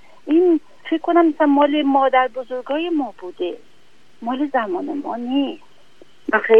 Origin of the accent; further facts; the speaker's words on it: Iran; moved away as an adult; من 63 سالمه، من ماما بودم، از ایران اومدم با یه بچه، بعد اینجا یه بچه دار شدم